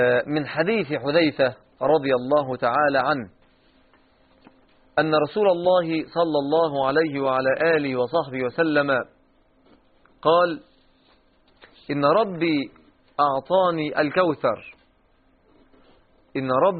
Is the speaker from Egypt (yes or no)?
yes; Egypt; الذي نسميه عندنا في مصر لودان